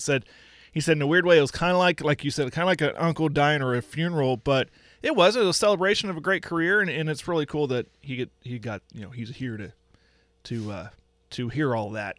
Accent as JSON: {"language": "English", "town": "Clinton", "country": "United States", "tie": "born or raised there", "said": "at least growing up in Clinton, you could get it. You know, Clinton kind of sits in that valley"}